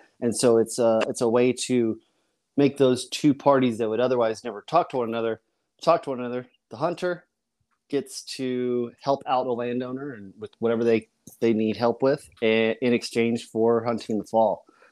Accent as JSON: {"language": "English", "region": "Colorado", "country": "United States", "tie": "born or raised there", "said": "it wasn't rare to wake up and have an elk herd in our front yard when I grew up in Colorado."}